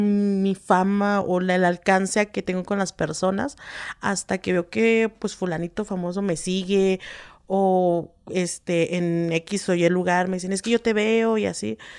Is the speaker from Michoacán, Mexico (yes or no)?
no; Ciudad Nezahualcóyotl, State of Mexico, Mexico; yo tengo 32 años, soy de Ciudad Nezahualcóyotl, Estado de México